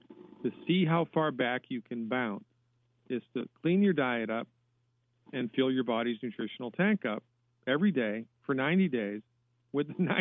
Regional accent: Massachusetts, United States; Where in Massachusetts are you, by the way? I grew up in Massachusetts.

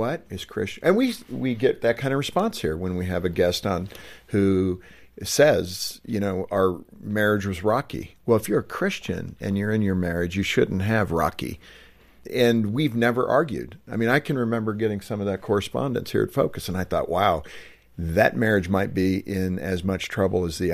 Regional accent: Ireland; Now, being Irish, I don't know anything.

